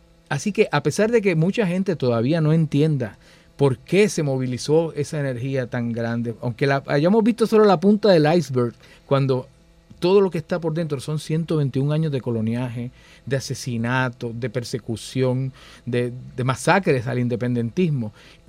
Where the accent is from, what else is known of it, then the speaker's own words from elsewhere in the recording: Puerto Rico; Para mí, que vengo de Puerto Rico